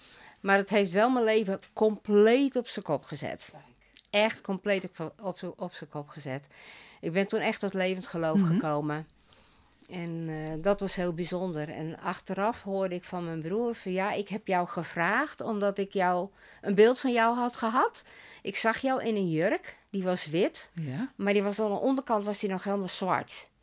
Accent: Friesland, Netherlands; moved away as an adult; now in Dordrecht, Netherlands; Ik kom oorspronkelijk uit Friesland. Daar heb ik tot mijn 35e gewoond. En toen ben ik voor mijn werk hier naar Dordrecht gekomen. Ja. En daar werk ik nu bijna 28 jaar.

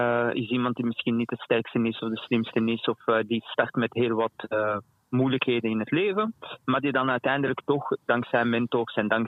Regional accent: Vilvoorde, Flanders, Belgium; ik ben dus geboren en getogen in Vilvoorde. En wij keken vroeger alleen maar naar Franstalige televisie.

